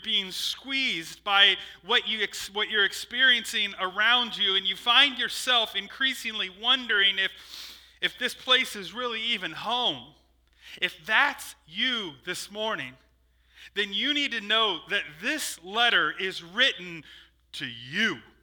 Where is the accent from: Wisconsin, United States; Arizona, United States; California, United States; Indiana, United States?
Indiana, United States; New Castle; born there; I was born in Newcastle, Indiana.